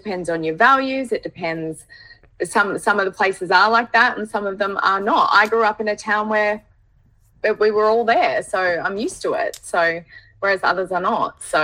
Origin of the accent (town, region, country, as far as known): Australia; born or raised there